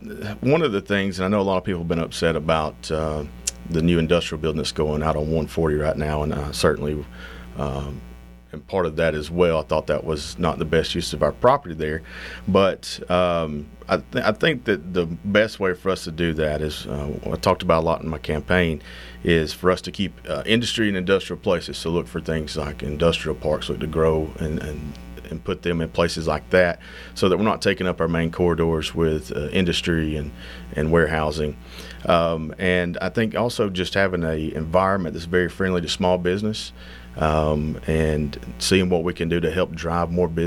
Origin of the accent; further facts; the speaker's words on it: Adairsville, Georgia, United States; I grew up around Adairsville. All my life, and we moved into the actual city limits about 8 years ago.